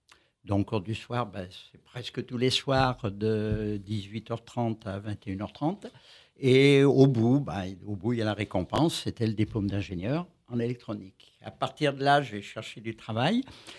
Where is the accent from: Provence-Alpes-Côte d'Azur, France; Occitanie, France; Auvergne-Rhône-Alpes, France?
Auvergne-Rhône-Alpes, France; Lyon; moi je suis lyonnais d'origine